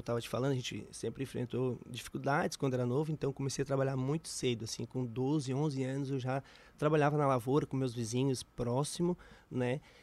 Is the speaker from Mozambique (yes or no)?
no; São João do Sul, Santa Catarina, Brazil; Sou lá natural de São João do Sul, filho de agricultores